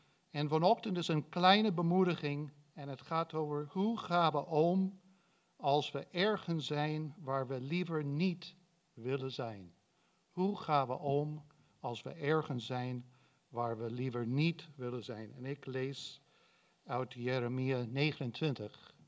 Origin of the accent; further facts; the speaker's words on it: United States; Dutch is a second language; voor diegenen die mij niet kennen. Ik kom uit Amerika, dus het spijt me, maar jullie moeten naar mijn kromme Nederlands luisteren